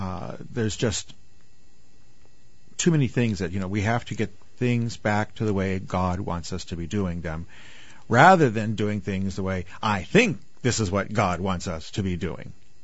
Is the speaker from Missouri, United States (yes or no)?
yes; St. Louis, Missouri, United States; Where a congregation that I grew up in here in St. Louis has lost its school, we're growing.